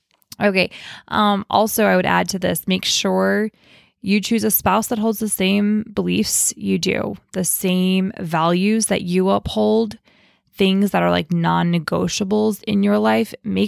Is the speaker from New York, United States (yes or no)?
no; New Jersey, United States; now in Pittsburgh, United States; I grew up in New Jersey. We got married and we live here in Pittsburgh.